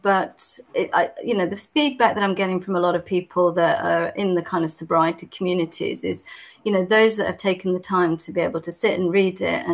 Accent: Wigan, North West England, United Kingdom; So I grew up in Wigan in Lancashire, in the northwest of England.

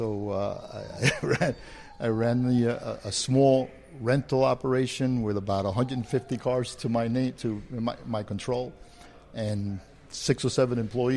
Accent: Bronx, New York, United States; now in Florida, United States; We moved to Florida a few years later. My father got the opportunity to go to South Florida with a job offer. And being a good Cuban, most of them end up in Miami anyway

